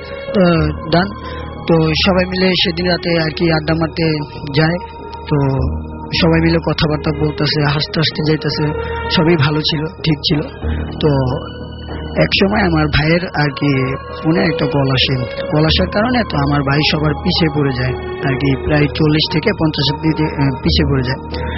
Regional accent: Bhola, Barisal Division, Bangladesh; আমি ভোলা থেকে এসেছি।

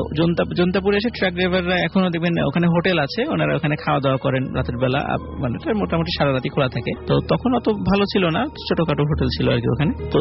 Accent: Rajbari, Dhaka Division, Bangladesh; আমার বাসা তো রাজবাড়ি, আমি রাজবাড়ি থেকে আসছিলাম

